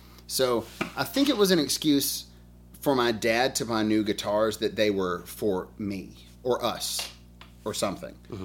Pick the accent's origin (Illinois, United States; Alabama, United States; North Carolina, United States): Alabama, United States; Birmingham; I'm from Birmingham, Alabama.